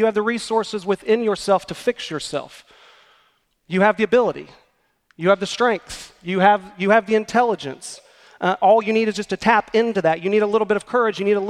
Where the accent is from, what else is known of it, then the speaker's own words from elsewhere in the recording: Oklahoma, United States; This past week, throughout my home state of Oklahoma, tornadoes ripped across the state on Monday.